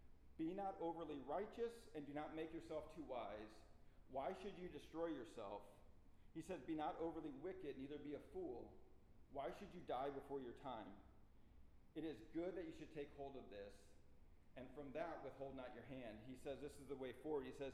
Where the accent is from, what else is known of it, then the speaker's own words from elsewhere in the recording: St. Louis, Missouri, United States; I grew up in St. Louis, and so you like the Blues are the team in St. Louis